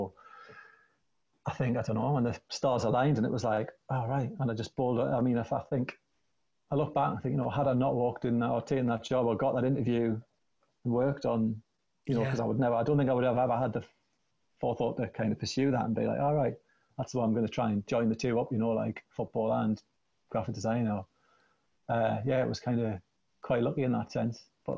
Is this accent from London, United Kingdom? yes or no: no; Wallsend, North East England, United Kingdom; I'm born and raised in Wallsend. You know, I went to Wallsend Boys Club. I played for Wallsend Boys Club.